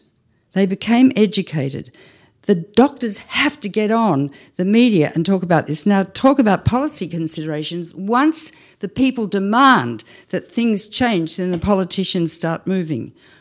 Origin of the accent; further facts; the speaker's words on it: Australia; I speak as an Australian now